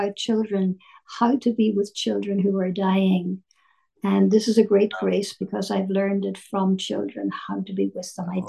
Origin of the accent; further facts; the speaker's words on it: Ireland; I'm just an Irish her. Granny. We learn all this as children from our grannies. So there you are. I'm an Irish granny.